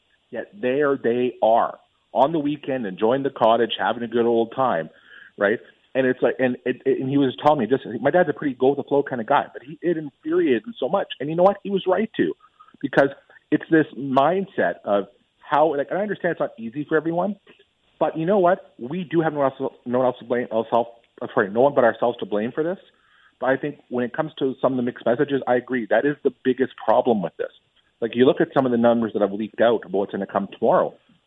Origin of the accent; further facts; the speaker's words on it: Ontario, Canada; I'm from Northwestern Ontario